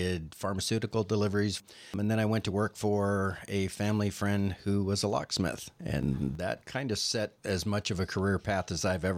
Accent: San Francisco, California, United States; also born or lived in Hawaii; now in Port Townsend, United States; Oh, no. Like many of the people that have come to Port Townsend in the last decade or so, I'm a transplant from California by way of Hawaii.

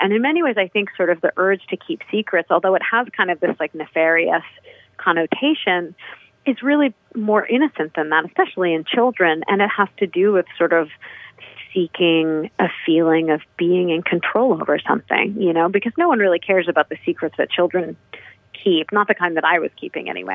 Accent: Massachusetts, United States; where I grew up on the Cape, and especially Provincetown

